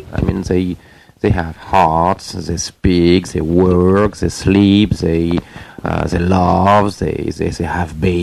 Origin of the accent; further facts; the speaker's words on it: France; Japanese people think that we French people are very proud of being